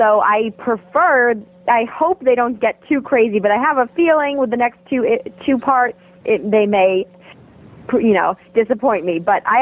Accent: New York, United States; being a New Yorker myself, I get how New Yorkers are

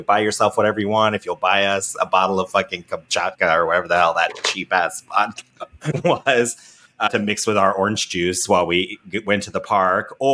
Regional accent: Ohio, United States; if I watch this with people that I grew up with in Ohio, we would recognize these.

